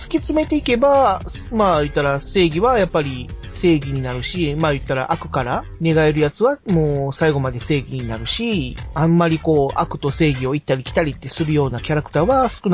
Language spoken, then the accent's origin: Japanese; Kobe, Hyogo, Japan; このパーソナリティ二人は神戸出身なので、